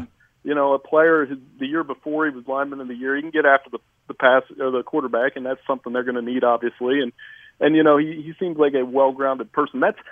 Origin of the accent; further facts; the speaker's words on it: Ohio, United States; I mean, look, I'm from Ohio, too. I'm from Central Ohio